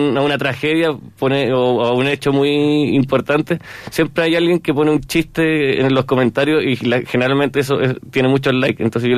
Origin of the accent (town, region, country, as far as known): Chile